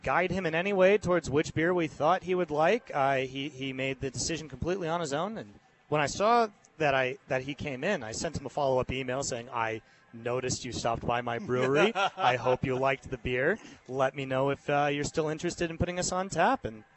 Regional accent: Tucson, Arizona, United States; I'm from Tucson. I'm born and raised here. I'm second generation. I have a niece here now. So I got three generations of my family living in Tucson, which is pretty good for this city.

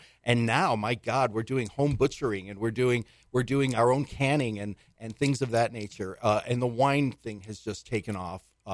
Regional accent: Buffalo, New York, United States; Well, that's kind of funny, because in my family, growing up in Buffalo, we did not have alcohol in our house.

